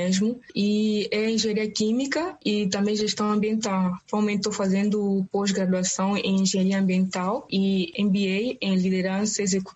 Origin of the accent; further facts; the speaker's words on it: Cabinda, Angola; moved away as an adult; now in Brazil; Eu sou angolana, sou da província de Cabinda. Cresci lá, nasci lá.